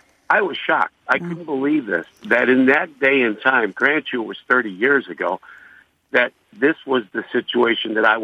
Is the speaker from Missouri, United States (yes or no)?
yes; Missouri, United States; moved away as an adult; also born or lived in Arizona; I grew up in Missouri, and my high school logo was a warrior.